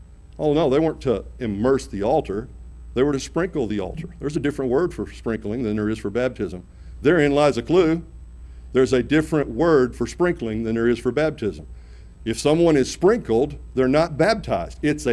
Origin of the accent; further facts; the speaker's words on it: Arkansas, United States; But I grew up in the Delta of Northeast Arkansas. I'm just a simple guy that grew up in a simple area.